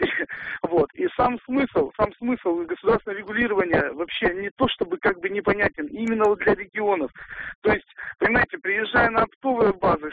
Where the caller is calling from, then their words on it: Karpinsk, Sverdlovsk Oblast, Russia; Я вам звоню из Свердловской области, город Карпинск.